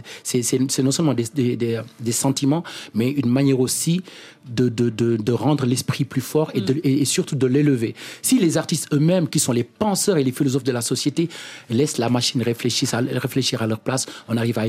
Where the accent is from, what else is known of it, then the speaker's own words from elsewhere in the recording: Senegal; je suis sénégalais, je suis africain. Et partout où je vais, je voyage avec mon village dans la tête.